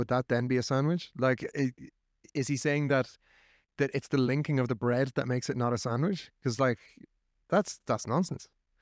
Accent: Ireland; Always. I mean, what kind of Irish person would I be if I didn't try and shoehorn it into every single epi

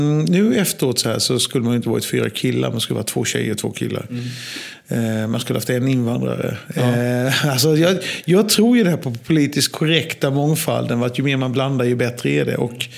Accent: Halmstad, Halland County, Sweden; jag är ju från Halmstad.

